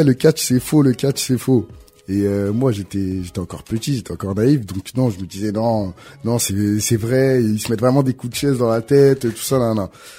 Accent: Torcy, Île-de-France, France; Moi, je viens de Torcy.

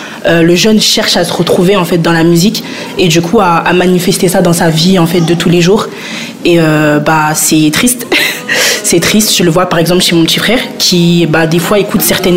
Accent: Sarcelles, Île-de-France, France; je suis référente participation et citoyenneté des jeunes pour la ville de Villiers depuis peu, mais je suis de Sarcelles à la base.

